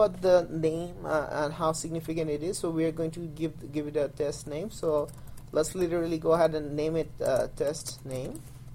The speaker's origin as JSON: {"language": "English", "country": "Canada", "said": "Since I'm from Canada, I have it for +1, so that's fine."}